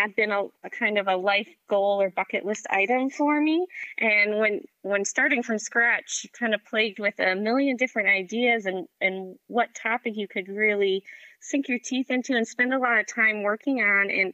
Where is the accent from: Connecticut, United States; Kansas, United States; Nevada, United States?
Connecticut, United States; moved away as an adult; now in Kalamazoo, United States; I grew up in Connecticut, and my husband's from Massachusetts, and he went on to pursue his graduate work at Western Michigan University. So after graduating college, we moved out here to Michigan.